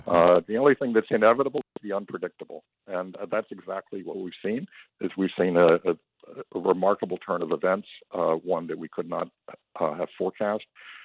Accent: Tampa, Florida, United States; I didn't grow up in Washington or New York. I grew up in Tampa, Florida.

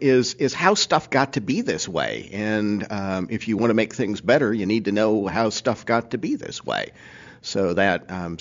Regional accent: New York, United States; also born or lived in Chicago; I was born in Chicago, but I grew up in upstate New York.

